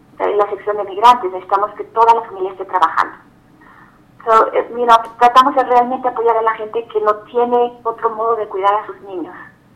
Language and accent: Spanish; Mexico; yo como mexicana estoy increíblemente orgullosa